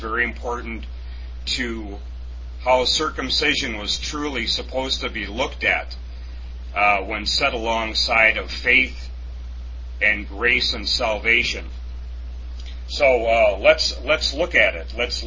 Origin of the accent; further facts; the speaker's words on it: England, United Kingdom; pardon me, I'm still an Englishman